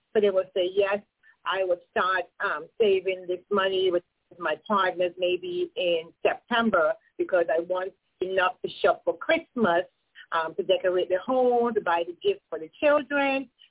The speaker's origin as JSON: {"language": "English", "region": "Tobago", "country": "Trinidad & Tobago", "said": "I am from the beautiful island of Tobago. So you're here, the twin islands, Trinidad and Tobago."}